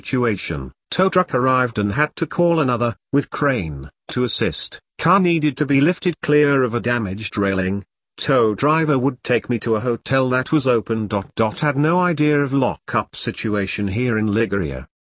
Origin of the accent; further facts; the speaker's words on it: England, United Kingdom; Told them that I'm English, have limited Italian and could they please phone the police?